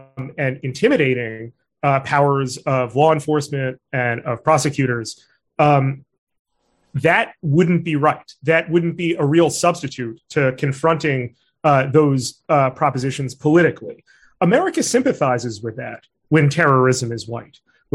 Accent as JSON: {"language": "English", "town": "Brooklyn", "region": "New York", "country": "United States", "tie": "born or raised there", "said": "So I'm from Brooklyn, New York. I'm a native of a neighborhood called Flatbush."}